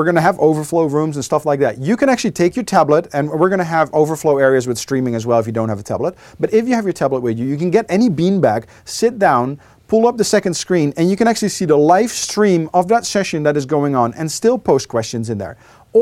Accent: Netherlands; English is a second language; so I'm from the Netherlands. I know there's a Dutch group already.

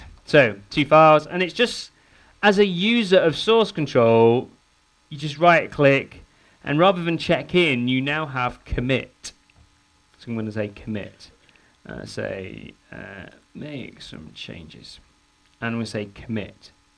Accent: England, United Kingdom; Well, I know three, because I'm an Englishman

